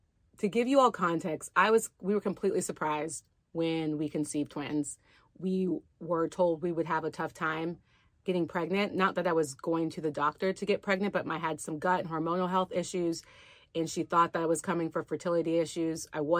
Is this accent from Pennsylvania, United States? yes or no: no; North Carolina, United States; born there; I'm from the South. I was born in North Carolina.